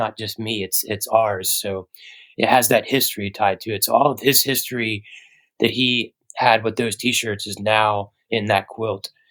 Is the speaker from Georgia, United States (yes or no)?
yes; Georgia, United States; now in San Francisco, United States; San Francisco, we don't really have a whole lot of, bugs obviously, but it's not as bad as where I grew up in Georgia.